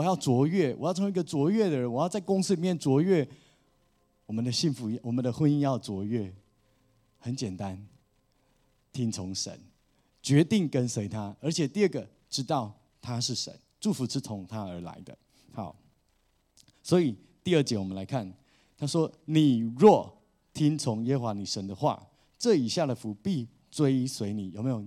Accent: Taiwan; 就是像不像我们台湾人的想法

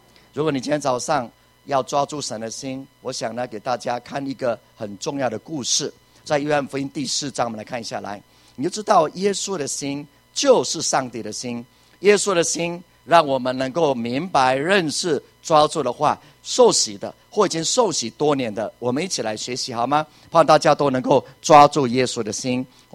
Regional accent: Puli, Nantou County, Taiwan; 我的老家还在普里啊

